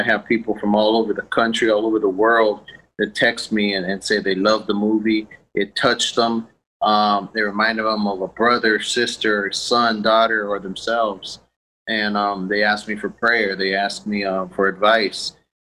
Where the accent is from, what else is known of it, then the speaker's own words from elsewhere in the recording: California, United States; I'm a Hispanic guy that speaks slang. I grew up in California, so my Spanish is a little iffy, too.